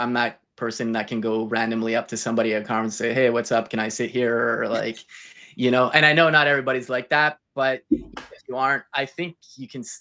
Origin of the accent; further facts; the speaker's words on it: Montreal, Quebec, Canada; I'm from Montreal, Canada. So East Coast representing.